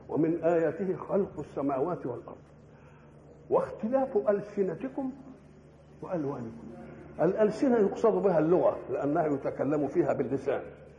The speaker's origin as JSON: {"language": "Arabic", "country": "Egypt", "accent": "Egyptian", "said": "احنا لما نروح بلاد إن كلمناهم بلهجتنا المصرية ما يفهموش ولا كلمة"}